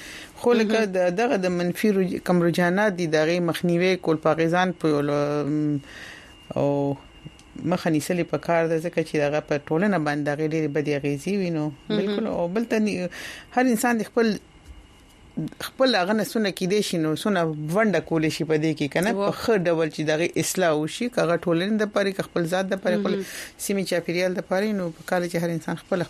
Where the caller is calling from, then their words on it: Saudi Arabia; زه د سعودي عرب نه یم